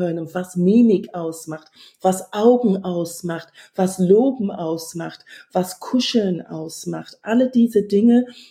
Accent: England, United Kingdom; German is a second language; ich bin Engländerin

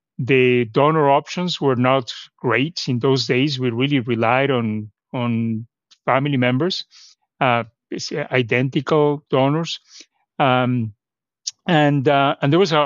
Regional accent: Mexico; moved away as an adult; now in United States; I'm originally from Mexico. I did my medical school there, and actually I trained in hematology in Mexico and then came to the U.S.

